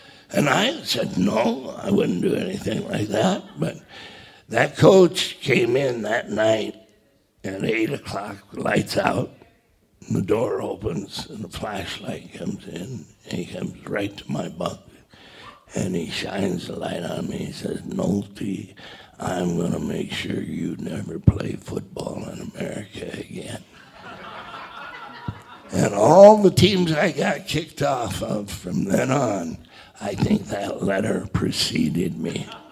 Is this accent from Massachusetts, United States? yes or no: no; Waterloo, Iowa, United States; I'm from Waterloo, Iowa.